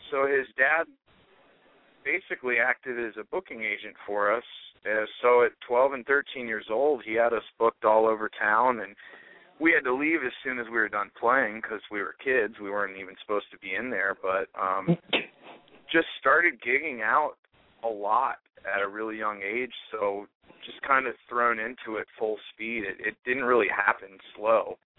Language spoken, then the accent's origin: English; Kentucky, United States; We're all from Kentucky. I grew up in Kentucky, so that's where the bluegrass comes from. It's everywhere here.